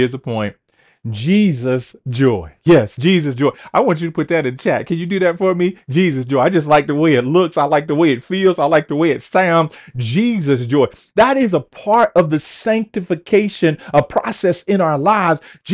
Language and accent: English; United States; But there was something about I am American, and I love that. I served in the military armed forces